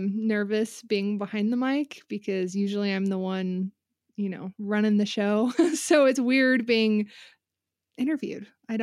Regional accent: Columbus, Ohio, United States; born there; I was born in Columbus, Ohio, and well, not in a sketchy little apartment, in a hospital, but we lived in a sketchy little apartment. My dad was in optometry school at Ohio State.

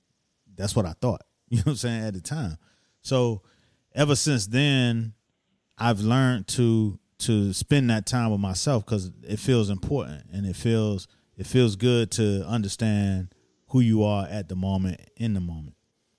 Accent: Miami, Florida, United States; moved away as an adult; now in New York, United States; And I came to New York. I'm from Miami. So I came to New York on an internship at a record label

